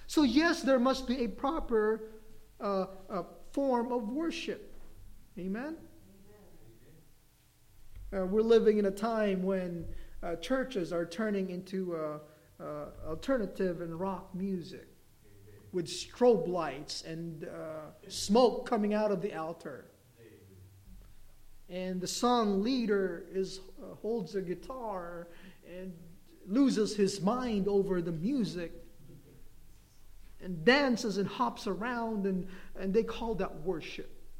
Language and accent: English; Philippines; You know, we Filipinos, if you're a Filipino, you can get mad at me because I'm Filipino too.